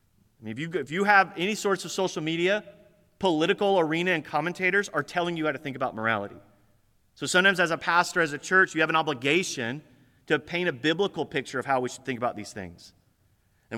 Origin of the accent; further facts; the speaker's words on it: United States; I am glad I am an American.